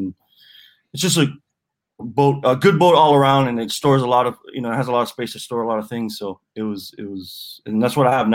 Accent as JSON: {"language": "English", "town": "Miami", "region": "Florida", "country": "United States", "tie": "born or raised there", "said": "Well, like you said … I'm a avid angler down here in Miami, Florida. So I'm a native."}